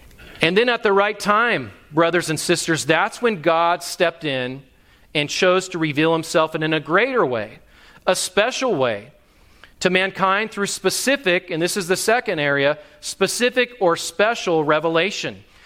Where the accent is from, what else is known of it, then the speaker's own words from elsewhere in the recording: California, United States; And my Greek, if you hear my Greek, it always, because I'm from California, it always has a Mexican accent to it.